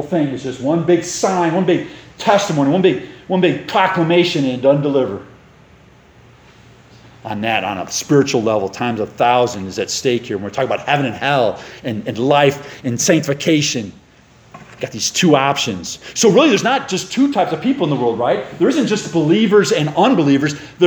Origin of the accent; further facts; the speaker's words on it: Chicago, Illinois, United States; Now I'm from Chicago. Please bear with me. Okay, I know I'm in the South.